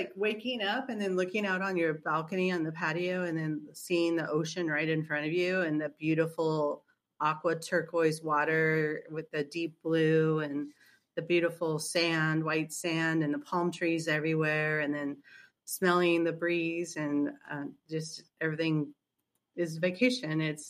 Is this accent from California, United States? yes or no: yes; California, United States; like we're from California, or I'm from California, so Mexican food is big in California.